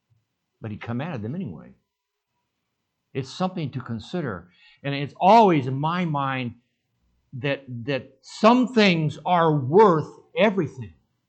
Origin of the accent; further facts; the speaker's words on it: Sedona, Arizona, United States; when I was little and growing up in Sedona, running around behind the hotel with my toys